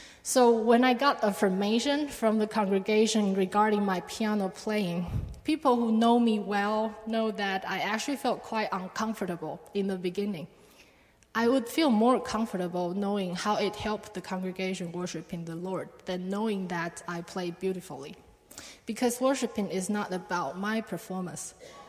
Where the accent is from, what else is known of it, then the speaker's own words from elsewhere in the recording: Taiwan; English is a second language; ECC is very different from the church I was in back in my hometown, Taiwan.